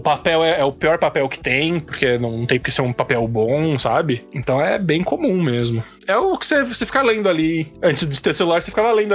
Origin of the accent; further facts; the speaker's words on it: Brazil; a gente tem dó porque a gente é brasileiro e, cara, pra gente é bem comum, sabe?